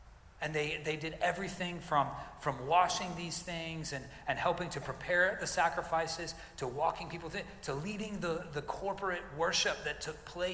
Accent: the South, United States; I remember growing up in the South.

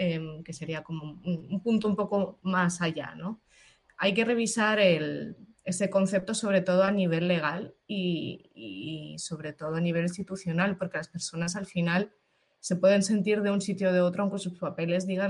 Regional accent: Ukraine; now in Spain; yo siempre digo que soy ucraniana con pasaporte español

